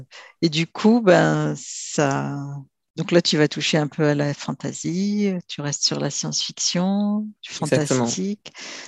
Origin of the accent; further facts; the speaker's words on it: Morocco; je peux en parler librement parce que je viens du Maroc